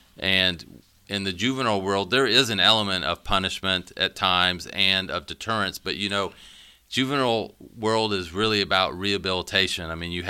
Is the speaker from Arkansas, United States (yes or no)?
yes; Siloam Springs, Arkansas, United States; I was missing out on a lot of friendships I could build in Siloam. And I just wanted to be back in my hometown and spend more time there during the day.